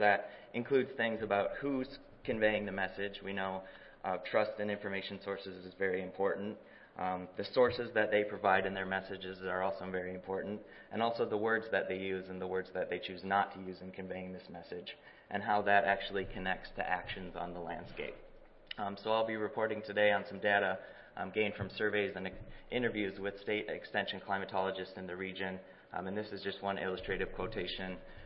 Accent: Minnesota, United States; I'm very happy to be here in my home state of Minnesota

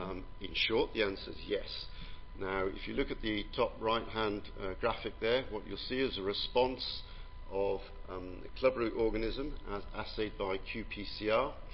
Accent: Wales, United Kingdom; Now, this top left-hand photograph is actually from my hometown, South Wales, of 48 inches of rain per year, usually steeply sloped sandy soils.

